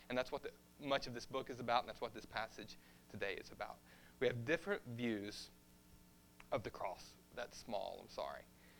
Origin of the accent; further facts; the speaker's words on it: Texas, United States; also born or lived in China; I'm part Texan, but also having spent so much time overseas, I'm definitely part Chinese. And sometimes, I think mostly I revert to my Texas roots.